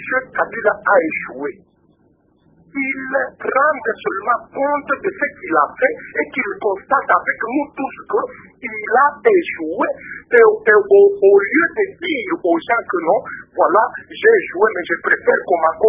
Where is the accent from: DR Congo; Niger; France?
DR Congo; Kasaï; Parce que je vais vous dire que ici chez nous au Kassai, la population ne veut pas entendre parler d'élection.